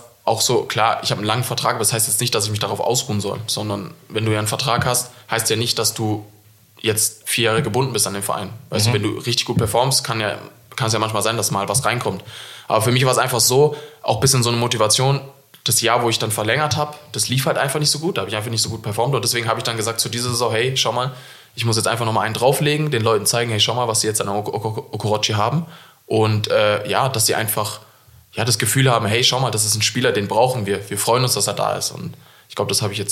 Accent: Munich, Bavaria, Germany; now in St. Gallen, Switzerland; Ich bin ja nah von wo ich herkomme, aus München. Meine Familie ist ja nah

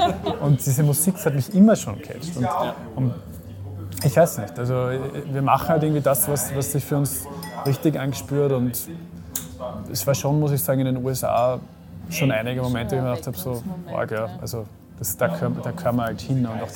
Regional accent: Burgenland, Austria; so wo ich her bin, in Neusiedlersee-Gegend, es ist schon anders.

